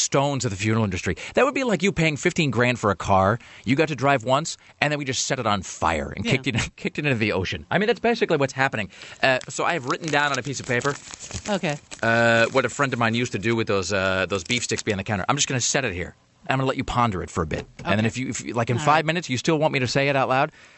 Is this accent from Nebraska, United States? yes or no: no; Kennewick, Washington, United States; And I got to tell you, growing up in Kennewick, here's the other thing.